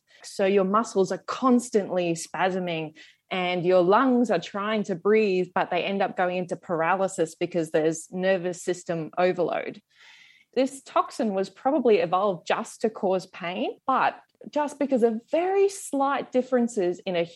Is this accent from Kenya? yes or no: no; Queensland, Australia; found in Queensland, Australia, my home state